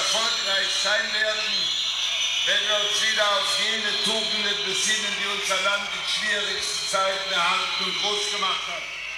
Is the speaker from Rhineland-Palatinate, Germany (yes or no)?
yes; Ludwigshafen, Rhineland-Palatinate, Germany; im zerstörten Ludwigshafen, meiner Heimatstadt